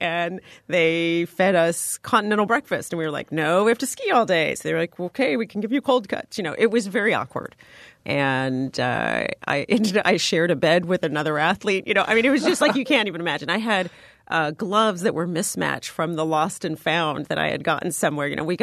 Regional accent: San Diego, California, United States; Well, the crazy part of my story is that I grew up in San Diego, where there's no snow

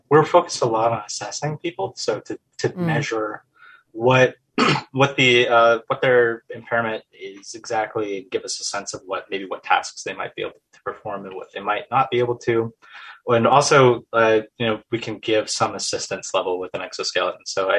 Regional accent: Aberdeen, Idaho, United States; I had a friend from my hometown, actually, Aberdeen, Idaho

